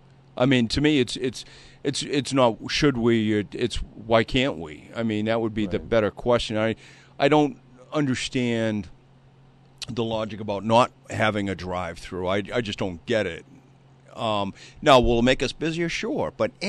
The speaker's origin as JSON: {"language": "English", "town": "Cambridge", "region": "Massachusetts", "country": "United States", "tie": "born or raised there", "said": "And you know, so I grew up in Cambridge, right, as well you know, and Boston is a beautiful, beautiful town."}